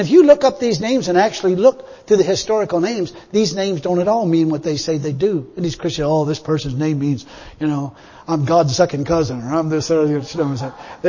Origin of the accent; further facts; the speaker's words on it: United States; I never lived in Ireland in my life. If physically, I've lived in America. That's where I am. I'm an American. I ain't an Irishman.